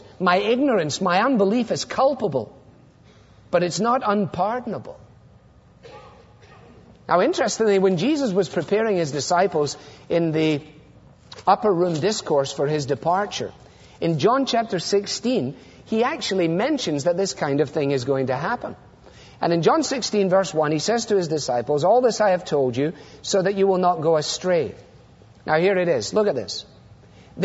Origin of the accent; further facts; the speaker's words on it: Glasgow, Scotland, United Kingdom; A third of my class growing up in Glasgow was